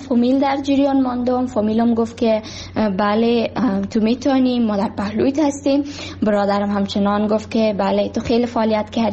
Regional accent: Kabul, Afghanistan; also born or lived in Baghlan; من در سال 2005 در ولایت بغلان به دنیا آمدم و درس های ابتدایی خود را همچنان در کابل خواندم

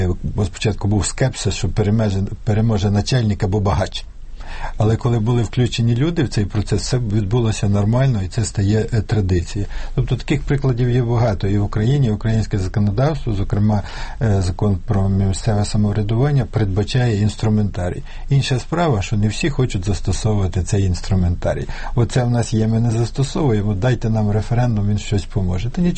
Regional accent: Khmelnytskyi, Khmelnytskyi Oblast, Ukraine; у моєму рідному місті Хмельницькому

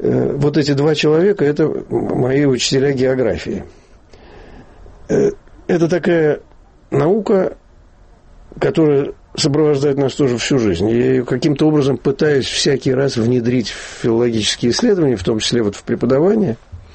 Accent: Moscow, Russia; born or raised there; moved away as an adult; also born or lived in Baku; now in Germany

